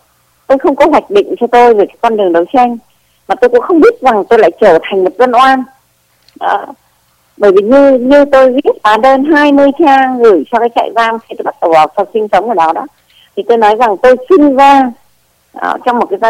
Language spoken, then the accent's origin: Vietnamese; Northern Vietnam, Vietnam; now in Vũng Tàu, Vietnam; sau khi mà tôi đi hợp tác lao động mấy năm ở Liên Xô cũ về, thì năm chính thức năm 1991 thì tôi mới định cư tại Vũng Tàu ạ. Cho nên là tôi nghĩ là có lẽ tôi là Bắc Kỳ đời mới nhất.